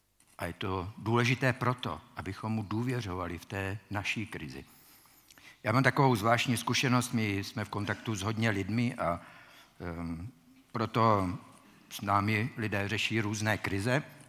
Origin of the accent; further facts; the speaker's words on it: Vysoké Mýto, Pardubice Region, Czechia; já jsem vyrůstal ve Vysokém Mýtě, což je takové maloměsto a Pardubice to byl velký svět